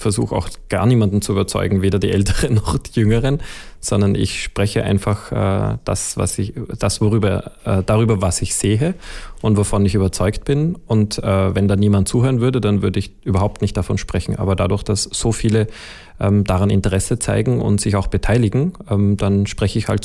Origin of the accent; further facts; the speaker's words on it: Salzburg, Austria; als ich bin in der Natur aufgewachsen in Salzburg